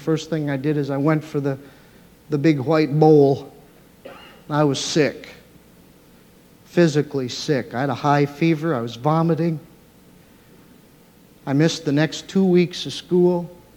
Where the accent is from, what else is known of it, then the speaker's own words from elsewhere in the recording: Minnesota, United States; And she ended up in Fergus Falls State Hospital, 65 miles away from my hometown.